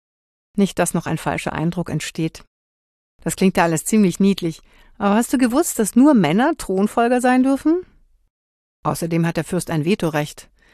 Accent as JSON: {"language": "German", "country": "Liechtenstein", "said": "Als Liechtensteinerin gibt man im Ausland, und das ist nie mehr als 10 Minuten Autofahrt entfernt, stets Auskunft. Ja, wir sind ein richtiges Land."}